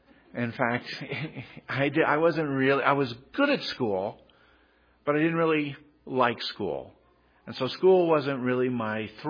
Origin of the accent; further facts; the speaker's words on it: Cheyenne, Wyoming, United States; I grew up in Cheyenne, Wyoming. So I was from this state originally.